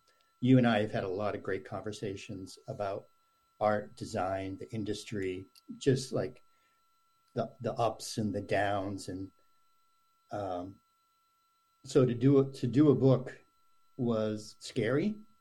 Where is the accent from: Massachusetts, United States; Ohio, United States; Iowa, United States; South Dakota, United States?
Massachusetts, United States; I grew up just outside Boston, a small town, small suburb, and it was very generic, and it was great.